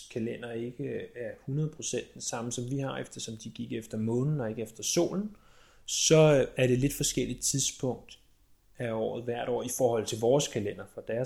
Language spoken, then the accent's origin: Danish; Roskilde, Zealand, Denmark; Nu kommer jeg jo selv oprindeligt fra Roskildeegn. Roskilde er en by, har i hvert fald været en by på omkring 50.000 mennesker. 50-60.000 mennesker måske. Da jeg var yngre, var den lidt mindre.